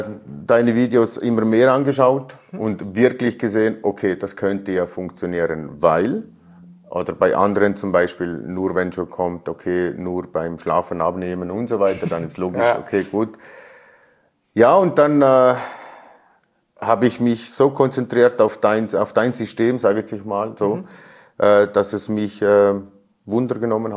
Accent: Liechtenstein; Ich komme aus Liechtenstein.

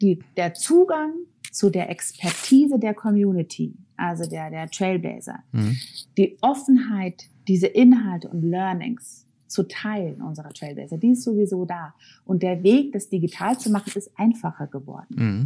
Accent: Germany; Und wir als Deutsche haben da teilweise ein bisschen Probleme, das sozusagen aufzunehmen

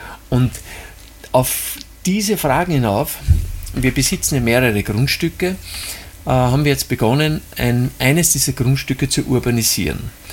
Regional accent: Austria; als Österreicher

